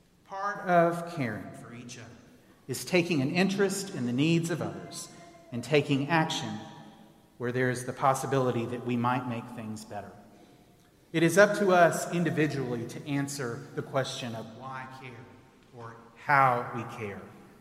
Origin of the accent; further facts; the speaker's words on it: Texas, United States; I grew up in Texas, and I listened to a lot of … back in the day.